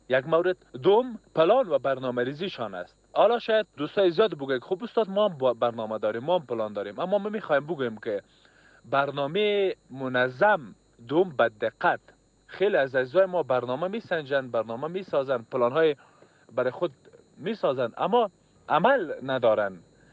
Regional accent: Afghanistan; ما افغان هستیم،

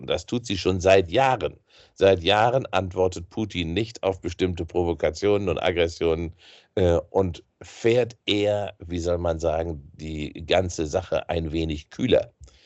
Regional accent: Germany; Das ist für mich etwas so Unangenehmes als Bürger im Westen, als Deutscher.

